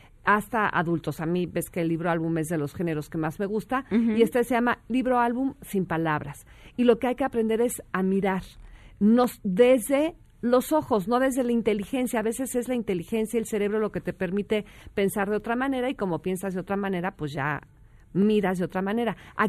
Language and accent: Spanish; Mexico; siendo mexicano, sí, lo amo, sí, porque amo, es sí. Mexicano.